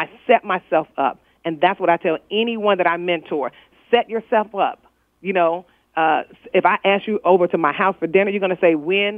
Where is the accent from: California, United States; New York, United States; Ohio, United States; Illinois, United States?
Illinois, United States; Chicago; now in Atlanta, United States; So although I moved to Atlanta eventually, I'm from Chicago, and got a job